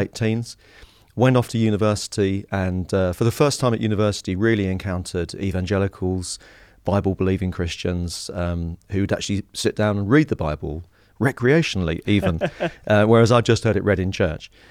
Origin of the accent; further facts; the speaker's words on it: Harlow, East of England, United Kingdom; Well, I grew up in Harlow in Essex.